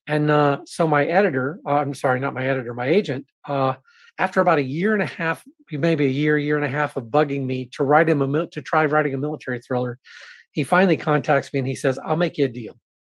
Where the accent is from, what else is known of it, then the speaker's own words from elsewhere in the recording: Savannah, Georgia, United States; I grew up in Savannah, Georgia, and I used to like to go down to the waterfront with my dad